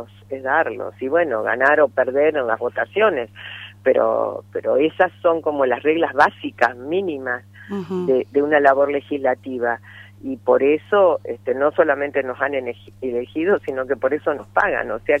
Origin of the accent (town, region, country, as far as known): Argentina